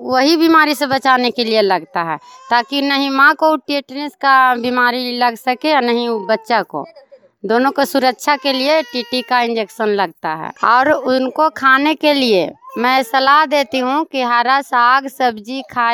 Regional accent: Aris Khanda, India; आशा कार्यकर्ता हूं, जो आरिस खंदा की रहने वाली हूं

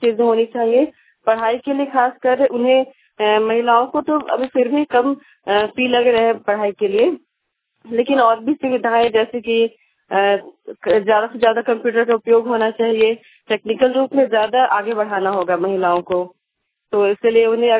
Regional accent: Dumka, Jharkhand, India; और मैं दुमका बंदरजोड़ी से हूँ।

